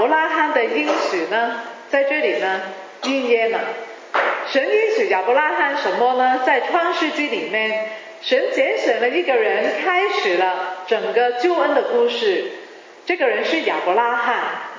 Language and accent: Chinese; Hong Kong; first language Cantonese; Chinese is a second language; 我是香港长大的，所以我是广东人呢广东人讲普通话呢都是有点有点难听的，所以大家忍耐一下。